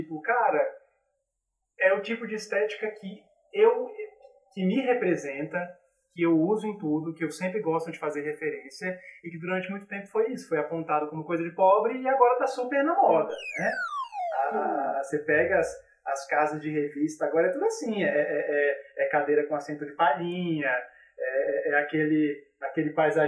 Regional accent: João Pessoa, Paraíba, Brazil; also born or lived in Recife; now in Brasília, Brazil; Nasci em Recife e morei metade da minha vida em João Pessoa, para aí, até 2004, quando mudei para Brasília, né?

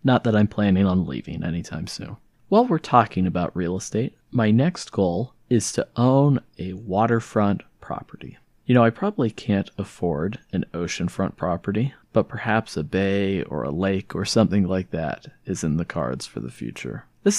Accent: San Diego, California, United States; As you may know, I'm from San Diego and am living in San Diego.

